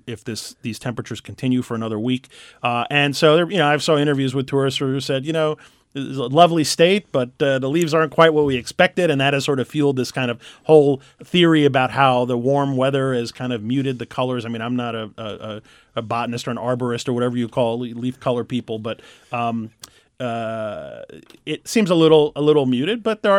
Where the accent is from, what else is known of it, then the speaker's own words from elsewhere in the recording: New York, United States; I grew up in New York. I was a Mets fan. I grew up on the island.